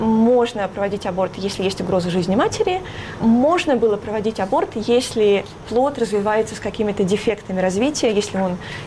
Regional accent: Belarus; как белорус и польская женщина одновременно

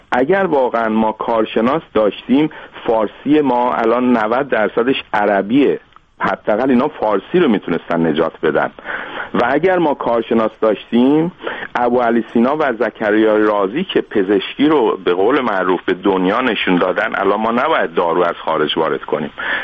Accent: Iran; accent: Azerbaijani; first language Azerbaijani; Persian is a second language

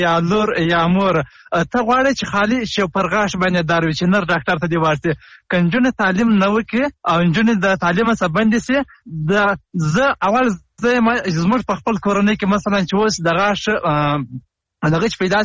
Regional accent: Helmand, Afghanistan; د هلمند ولایت نه.

